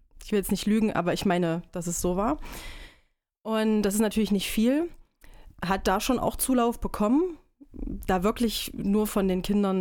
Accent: Erfurt, Thuringia, Germany; Ich bin eine Erfurter Puffbohne, bin hier geboren und aufgewachsen

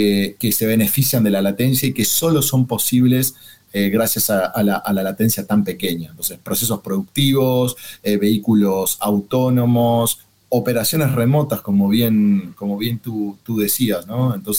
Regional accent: Argentina; en mi caso soy argentino, está también el asado

